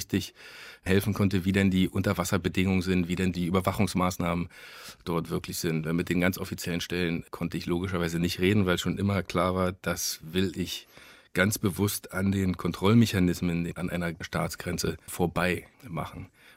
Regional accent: Berlin, Germany; weil ich bin in der DDR groß geworden. Also was heißt groß geworden? Ich war 12, als die Wende war, und in den Berliner 90er dann sozusagen groß geworden in meiner Jugend.

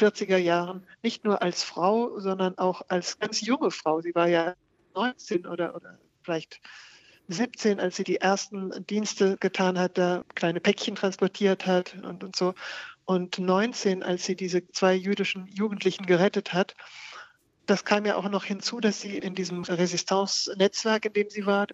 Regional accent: Germany; born or raised there; first language German; now in France

